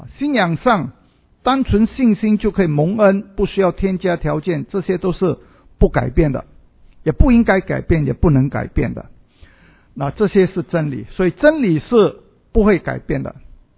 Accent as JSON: {"language": "Chinese", "country": "Singapore", "said": "我们的政府说两个就够了我们新加坡人十分听话"}